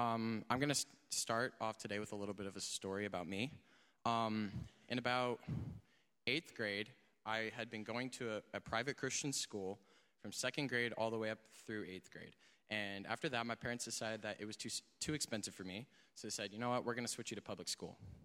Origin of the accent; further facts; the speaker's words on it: Columbus, Ohio, United States; I'm from Columbus, Ohio